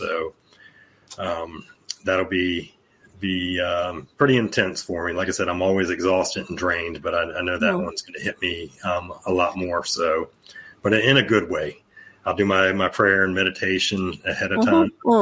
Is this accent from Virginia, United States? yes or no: yes; Norfolk, Virginia, United States; I have a big one right here in my hometown is September 4th, 5th, and 6th